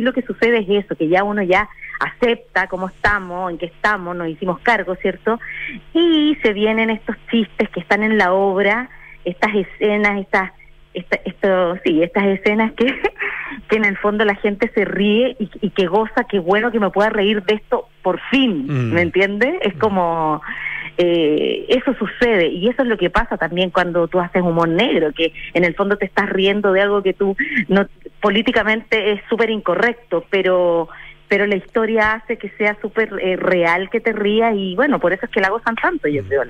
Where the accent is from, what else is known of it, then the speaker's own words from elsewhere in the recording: Chile; como público chileno, hay una seguridad mayor. Antes quizá estábamos un poquito más acomplejados y cualquier cosa podía como dificultar. Ahora siento que estamos mucho, somos chilenos más seguros que antes